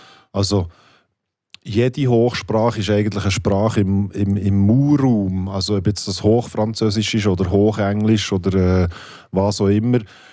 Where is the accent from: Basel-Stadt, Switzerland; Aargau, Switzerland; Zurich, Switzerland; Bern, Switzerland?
Bern, Switzerland; Gutannen; weil meine Mutter war aus Murten, mein Vater aus Meiringen. Ich bin die ersten paar Jahre in Gutannen im Haslital aufgewachsen und dort haben sie mir als Kind vorgeworfen, ich rede den Dialekt nicht richtig.